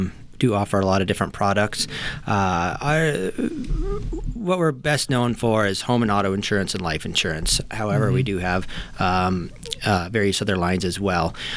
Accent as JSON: {"language": "English", "town": "Lander", "region": "Wyoming", "country": "United States", "tie": "born or raised there", "also_born_or_lived": "San Diego, United States", "said": "So I grew up in Lander, and then like most high school students, thought it was the worst place in the world and moved away for about 14 years. I went to Laramie for 5 years"}